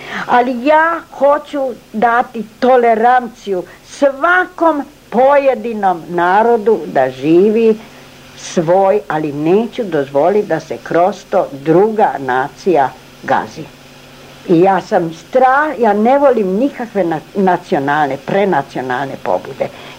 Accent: Croatia; born there; first language Hungarian; Serbian is a second language; Ja sam rođena u Hrvatskoj, ja Hrvatska nisam. Ja sam, moj materinji jezik je mađarski

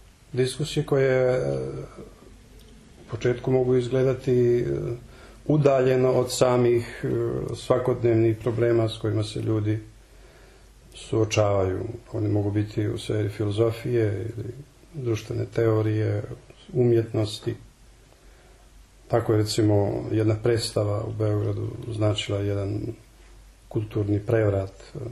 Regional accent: Stolac, Federation of Bosnia and Herzegovina, Bosnia & Herzegovina; kad sam bio negdje sasvim mali pionir u osnovnoj školi, iz Toca smo u rano proljeće, u martu, išli na neku ekskurzijicu u Bosnu

